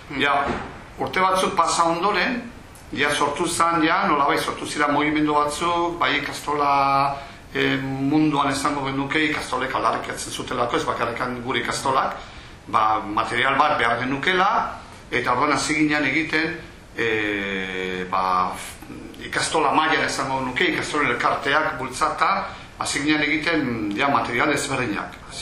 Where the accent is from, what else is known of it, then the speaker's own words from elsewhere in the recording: San Sebastián, Basque Country, Spain; Donostikoa naiz, baina Antiguo auzoan